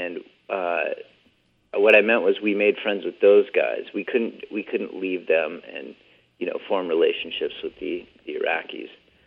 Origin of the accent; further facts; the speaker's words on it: San Diego, California, United States; I grew up in San Diego and was somewhat familiar with military people